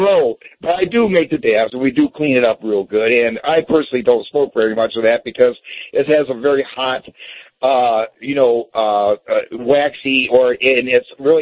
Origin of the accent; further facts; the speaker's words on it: Romeo, Michigan, United States; You know, when I was a kid, I grew up in Michigan. I grew up in Romeo, Michigan, graduated from Romeo High School in 1969.